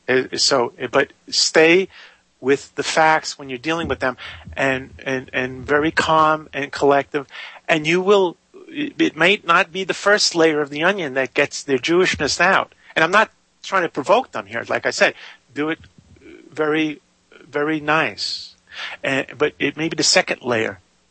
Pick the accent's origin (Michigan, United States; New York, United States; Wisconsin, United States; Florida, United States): New York, United States; New York City; I was brought up in New York City, and I drove a taxi at night in Manhattan